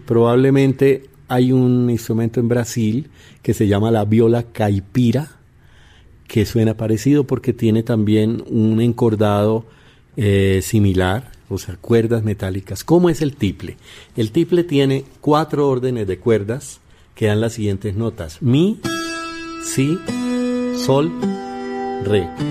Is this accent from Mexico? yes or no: no; Andes, Venezuela; como yo no soy llanero, sino bayuno, yo soy andino, entonces este joropo cantado por un andino suena muy distinto de lo que le puede sonar a un llanero